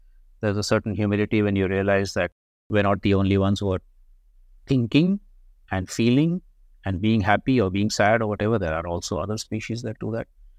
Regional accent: New Delhi, Delhi, India; When I was growing up in New Delhi, I did my schooling and college in New Delhi.

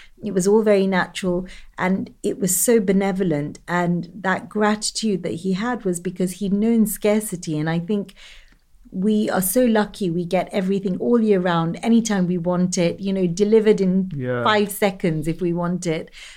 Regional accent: Kenya; I grew up in Kenya on this incredible allotment, a shamba that my grandfather had.

